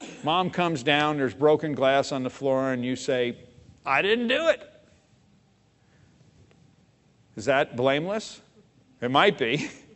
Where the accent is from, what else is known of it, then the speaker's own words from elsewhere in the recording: New York City, New York, United States; If you know me, you might know that I grew up in New York City, that I hated school